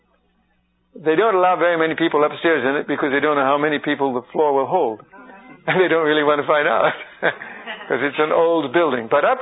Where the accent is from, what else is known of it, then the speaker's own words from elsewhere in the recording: England, United Kingdom; born there; I was born in England. I don't know which side I'm on in this war.